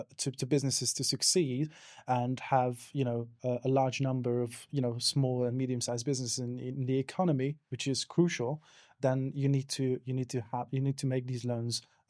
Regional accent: Hungary; English is a second language; now in United Kingdom; So because I come from, I'm originally from Hungary

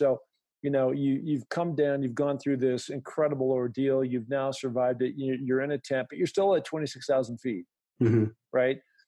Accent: Washington, United States; of coming up to the great state of Washington, where I'm from

